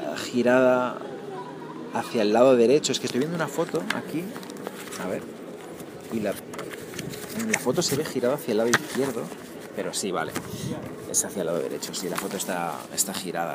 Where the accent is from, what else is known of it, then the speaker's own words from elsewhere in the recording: Bamio, Galicia, Spain; Hay una María Auxiliadora también preciosa, que es la patrona de mi pueblo, de San Ginés de Bamio.